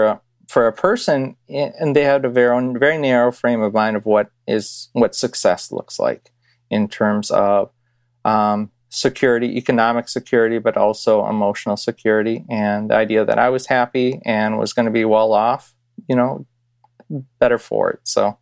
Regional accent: Sheboygan, Wisconsin, United States; I grew up in Sheboygan, Wisconsin, a smaller town. Both my parents immigrated from Pakistan

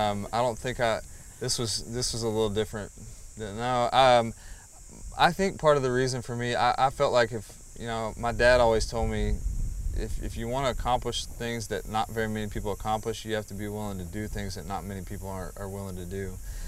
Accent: Abilene, Texas, United States; also born or lived in Burnet, Texas; Yeah, so I grew up in Abilene, Texas. My dad was a football coach, and we moved around a little bit. Ended up going to high school in Burnett, Texas, which is about an hour northwest of Austin.

